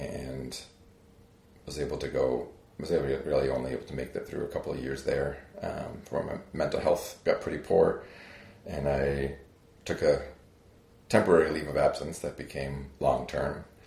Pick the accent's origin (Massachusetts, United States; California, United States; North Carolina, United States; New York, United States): Massachusetts, United States; Plymouth; I grew up in Massachusetts in very rural Plymouth, near the Rock, but actually in the woods near a lake with my older brother and two parents.